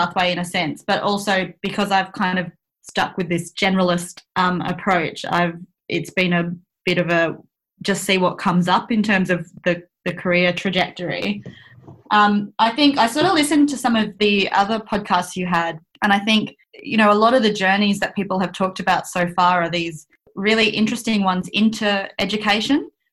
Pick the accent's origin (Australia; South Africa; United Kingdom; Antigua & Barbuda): Australia; Fremantle, Western Australia; I'm a Belgu woman. My family are from the Pilbara region of Western Australia. I grew up on Noongar country though in Fremantle, and I'm actually back here at the moment for coronavirus lockdown.